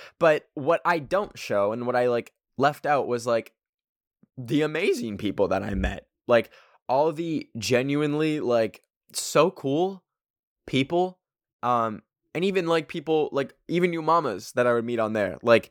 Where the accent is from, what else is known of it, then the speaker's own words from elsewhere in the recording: Canada; But I'm Canadian